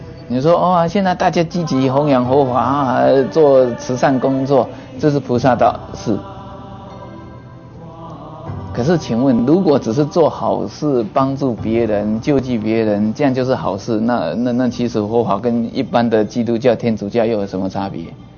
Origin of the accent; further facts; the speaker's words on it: Taiwan; 像我们台湾人也实在是不少，这么一个小岛挤了2000多万人